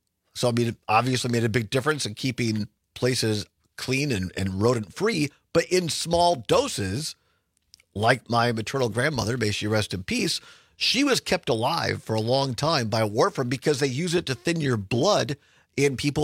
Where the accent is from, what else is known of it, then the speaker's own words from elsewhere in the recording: Richland Center, Wisconsin, United States; I remember growing up in Richland Center, and it was a huge deal.